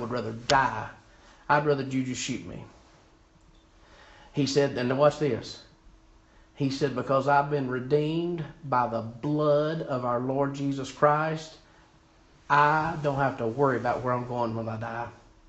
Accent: Hawaii, United States; No, I'm Hawaiian. You're short like one of them. You got black hair like one of them. And your eyes kind of, you got that orient. No, I'm from Hawaii. We all look like that in Hawaii.

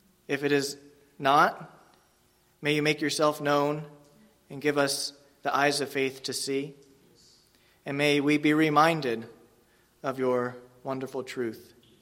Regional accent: Harmony Township, New Jersey, United States; I'm from Harmony Township, Phillipsburg area, so all the way out west to the Pennsylvania border.

